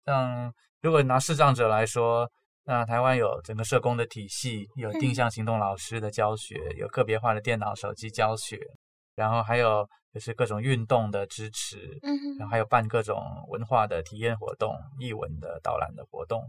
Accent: Wenzhou, Zhejiang, China; moved away as an adult; now in Taiwan; 那我呢是来自中国大陆啊，然后我的家是在浙江省的温州市，就是温州大馄饨的那个温州

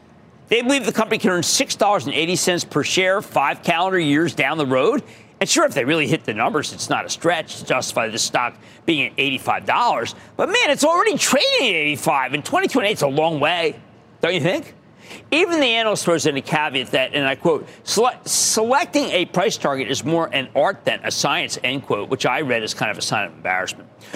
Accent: New Jersey, United States; Let's go to Tommy in my home state of New Jersey.

